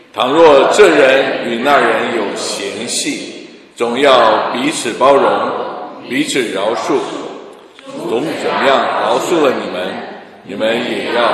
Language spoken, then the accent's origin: Chinese; Taiwan; born there; 我是浙江人，可是我在台湾出生。